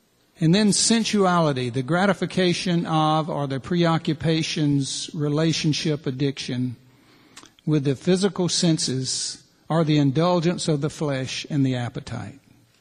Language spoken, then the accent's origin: English; the South, United States; As a Southerner, I know about seceding from.